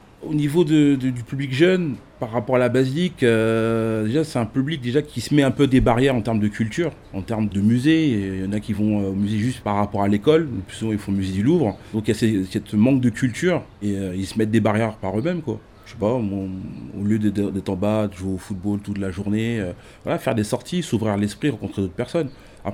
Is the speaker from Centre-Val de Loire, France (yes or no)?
no; Île-de-France, France; now in Saint-Denis, France; Mais à la base je suis pas du Saint-Denis moi, je suis du 91 à la base.